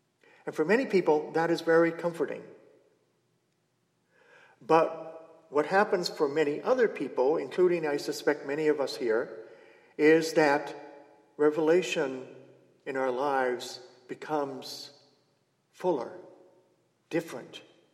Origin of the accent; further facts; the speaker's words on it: New England, United States; That makes the New Englander in me cringe. Because, as I said, I'm from New England.